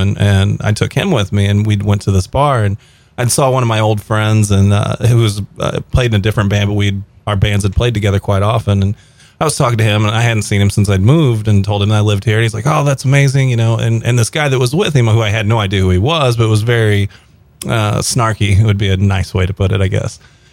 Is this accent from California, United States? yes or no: no; Illinois, United States; I grew up on the Illinois side in a smaller town, but the biggest small town next to us is Alton, Illinois, where Robert Wadlow, the world's tallest man, was born.